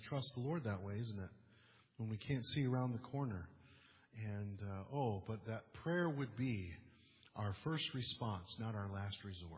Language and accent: English; Michigan, United States; also born or lived in Alabama; I was born and raised up in Michigan. And then I married into, please don't hold against me, all right? I'm not a Wolverine. I'm a Spartan